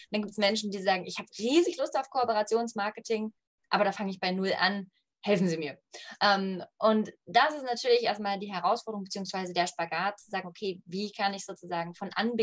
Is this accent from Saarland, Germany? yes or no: no; Leipzig, Saxony, Germany; ich bin Leipzigerin